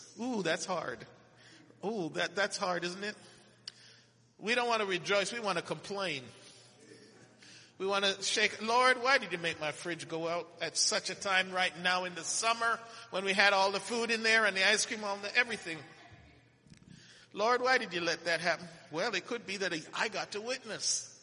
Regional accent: Jamaica; born there; Well, I was born in Jamaica.

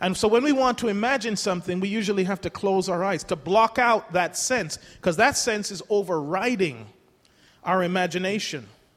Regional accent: Missouri, United States; I'm from Missouri. Show me state.

